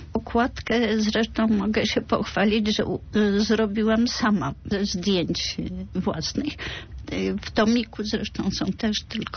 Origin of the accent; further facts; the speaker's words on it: Poznań, Greater Poland Voivodeship, Poland; born there; jestem poznanianką z urodzenia, więc próbowałam scharakteryzować życie we własnym mieście